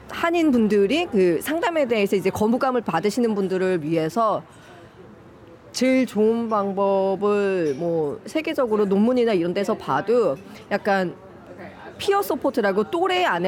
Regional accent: South Korea; now in Australia; 한국인 저희도 이민자로 오고 워킹으로 와서 살다 보고 하니까

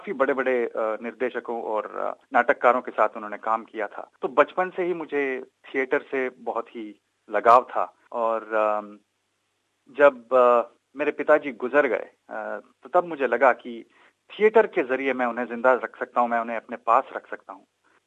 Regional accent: Karnataka, India; Hindi is a second language; मैं कर्नाटका से हूँ, और रात में जो दूसरे दो कैरेक्टर्स हैं वो दोनों भी साउथ से ताल्लुक रखते हैं।

